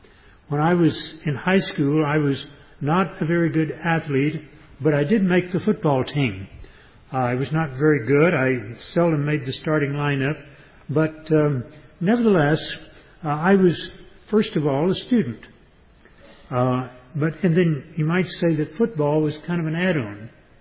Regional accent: Texas, United States; When I was growing up in East Texas, there was a saying that was used from time to time about someone

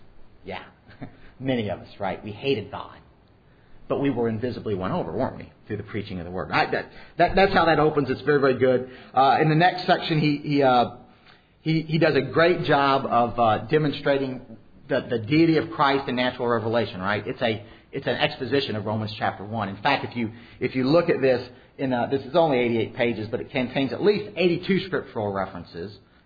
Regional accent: Kentucky, United States; You know, we're from Kentucky.

